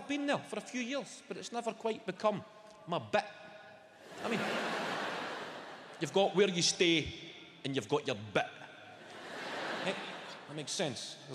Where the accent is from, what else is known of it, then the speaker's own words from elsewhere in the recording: Clydebank, Scotland, United Kingdom; I grew up in a council house. I grew up in Clybank. Got a lot of people know that. Famous place.